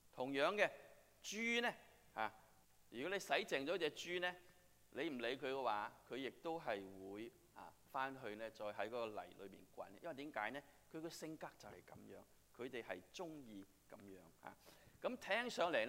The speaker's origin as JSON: {"language": "Cantonese", "country": "Hong Kong", "tie": "born or raised there", "lives_now": "United States", "said": "你知道我哋嗰時喺香港冇啲咁嘅嘢嚇，食剩嗰啲嘢就俾貓狗食嘅啫"}